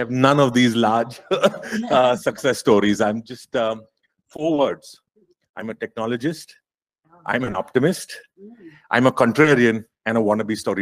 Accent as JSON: {"language": "English", "country": "India", "said": "I come from India, where we've grown from being a cable operation business to a DTH or a DTO, as we call it"}